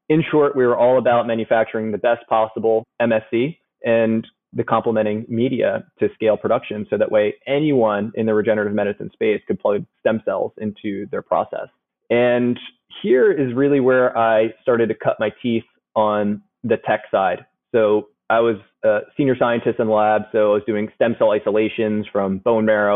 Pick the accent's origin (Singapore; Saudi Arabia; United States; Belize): United States; Philadelphia, Pennsylvania; also born or lived in Clemson; So after grad school, I moved from Clemson up to Philadelphia, which is originally where I'm from.